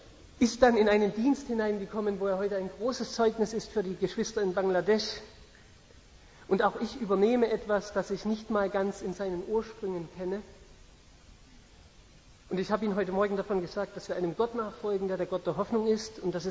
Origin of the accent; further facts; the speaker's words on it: Plauen, Saxony, Germany; 74 geboren. Wir stammen aus dem Vogtland. Beide kommen wir von der Grenze zwischen Sachsen und Bayern, aus der Stadt Plauen.